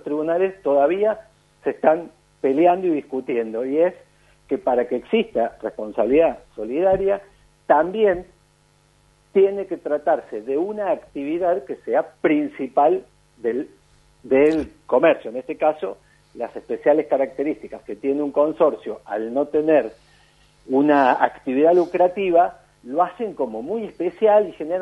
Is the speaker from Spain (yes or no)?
no; Buenos Aires, Argentina; now in Córdoba, Argentina; Que a esta altura ya calculo que me pueden decir cordobés sin ningún problema, pero soy bien porteño.